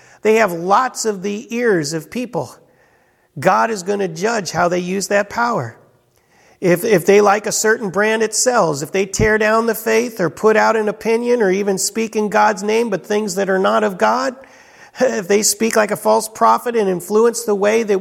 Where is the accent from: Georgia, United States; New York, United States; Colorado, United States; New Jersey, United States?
Colorado, United States; also born or lived in Chicago, United States; I was born in Chicago and then moved to Colorado, but then went back to Chicago for 8 years for college and seminary.